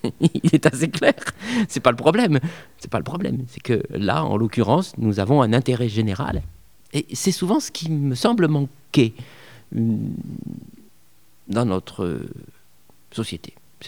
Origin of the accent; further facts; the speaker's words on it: Provence-Alpes-Côte d'Azur, France; Moi, je suis originaire de la Côte d'Azur, et ici, c'est le Vaucluse.